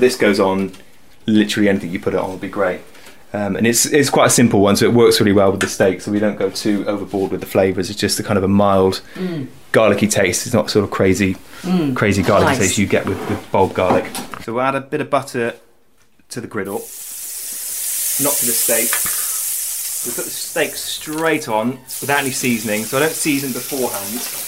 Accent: South West England, United Kingdom; So, well, I grew up in the Forest of Dean, in a small sort of village in the middle of a forest.

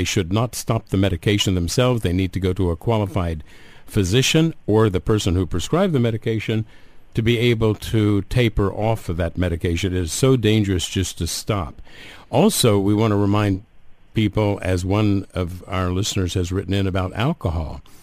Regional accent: United States; born there; I'm an American of Lebanese descent, so I know what the two cultures are like. I was a first generation born in the States.

